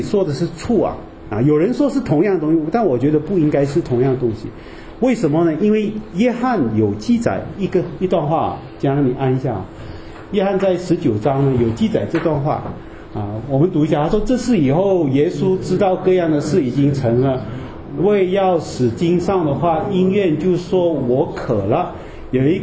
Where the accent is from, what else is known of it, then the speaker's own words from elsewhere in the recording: Malaysia; 我们马来西亚人不会喝红酒的啊